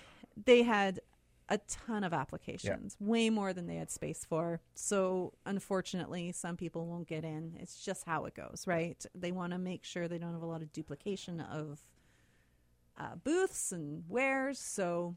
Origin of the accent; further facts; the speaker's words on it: Lockport, United States; I grew up in Lockport, or just outside of Lockport, I should say, where big fishing town, right?